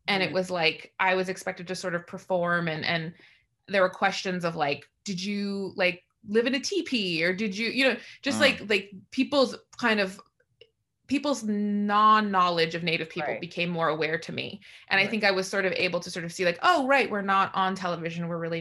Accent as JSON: {"language": "English", "town": "Tucson", "region": "Arizona", "country": "United States", "tie": "born or raised there", "also_born_or_lived": "Phoenix / New Mexico", "said": "I was born in Phoenix, raised mostly in Tucson. I lived throughout New Mexico and Arizona."}